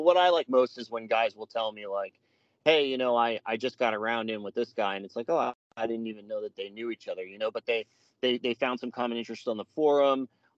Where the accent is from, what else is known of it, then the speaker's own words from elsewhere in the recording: Pennsylvania, United States; And when I told him I was from Eastern PA, that was the first thing he said.